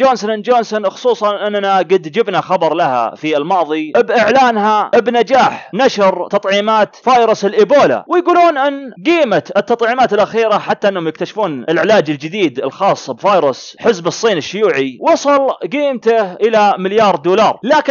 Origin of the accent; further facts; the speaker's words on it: Riyadh, Riyadh Province, Saudi Arabia; ولا في المحلات اللي تلقونها في المعيقلية عندنا في الرياض ولا سويقة